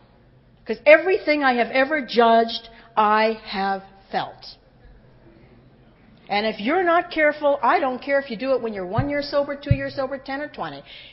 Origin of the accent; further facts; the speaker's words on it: Ireland; I'm Irish. It was St. Patrick's Day, you know, yesterday